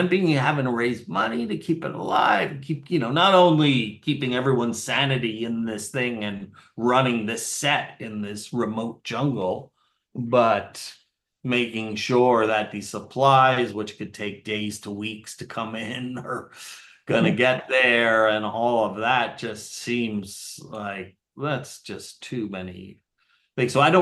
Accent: New York, United States; I particularly feel it as a New Yorker

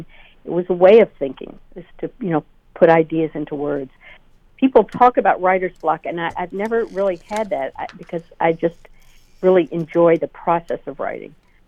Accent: Dallas, Texas, United States; I grew up in Dallas, Texas.

